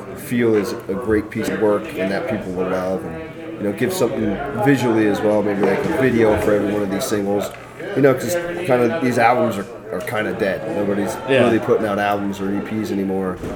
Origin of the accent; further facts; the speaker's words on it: Texas, United States; also born or lived in New Jersey; I was born and raised in Texas, but my parents split when I was young. And my mom, you know, I moved with her, and she kind of settled in New Jersey.